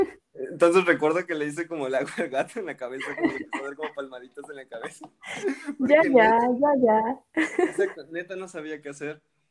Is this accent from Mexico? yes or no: yes; Mexico; me han preguntado si realmente soy mexicano. Y es como, pues, sí, ¿no? Nací ahí, güey.